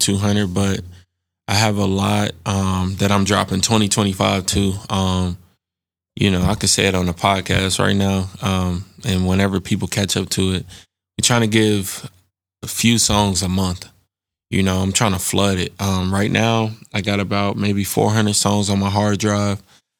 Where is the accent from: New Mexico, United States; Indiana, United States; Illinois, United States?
Indiana, United States; Indianapolis; also born or lived in Evansville; I was born in Evansville, raised in Indianapolis.